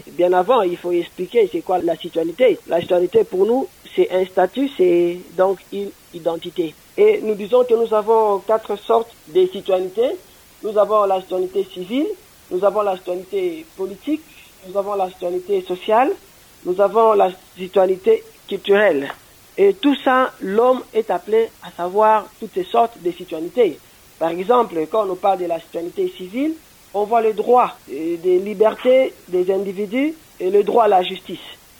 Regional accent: Lualaba, DR Congo; Nous venons de réaliser un grand travail ici chez nous au Lualaba.

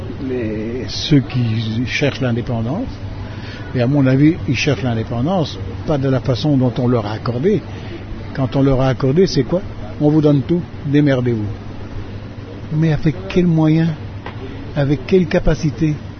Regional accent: DR Congo; Moi, je sais que j'ai vécu, depuis que je suis né au Congo, en symbiose avec le Congolais.

